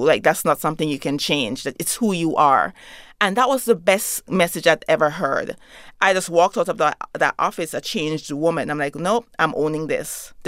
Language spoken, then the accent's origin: English; Kingston, Jamaica; moved away; my identity as a Jamaican woman, an immigrant, then also a working class Jamaican woman.